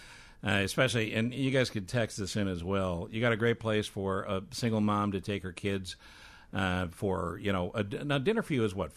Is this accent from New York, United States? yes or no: yes; Ithaca, New York, United States; as a native Ithacan, because I grew up in Ithaca